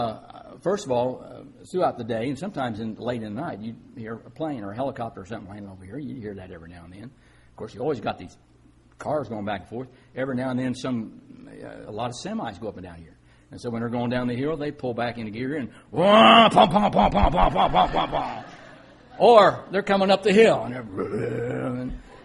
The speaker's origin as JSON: {"language": "English", "town": "Detroit", "region": "Michigan", "country": "United States", "said": "We came from Detroit and we lived in a suburb and... I don't know quite how to say this. It was a lot quieter in my neighborhood in Detroit"}